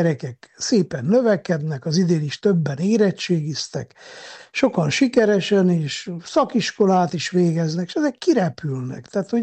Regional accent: Miercurea Ciuc, Harghita, Romania; De én Csíkszeredában nőttem fel, úgyhogy örömmel megyek haza a szülőföldemre.

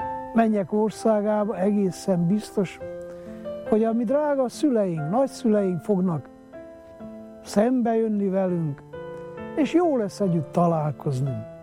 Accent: Miercurea Ciuc, Harghita, Romania; Oda az a Csíkszeredába, én ott nőttem fel

